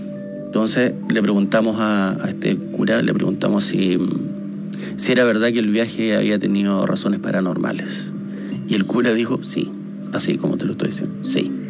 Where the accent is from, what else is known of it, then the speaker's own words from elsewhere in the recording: Magallanes, Chile; como yo soy de Magallanes